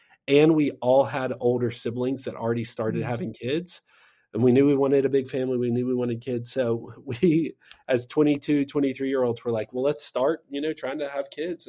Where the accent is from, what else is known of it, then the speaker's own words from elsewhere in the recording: Southeast, United States; Hey, we love the Southeast. We're both from the Southeast.